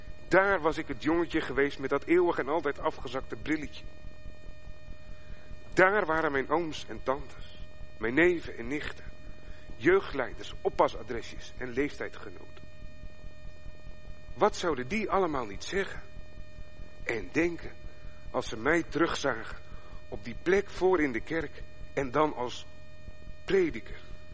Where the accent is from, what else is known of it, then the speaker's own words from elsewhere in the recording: Dordrecht, South Holland, Netherlands; born there; om ook eens in mijn geboorteplaats Dordrecht voor te gaan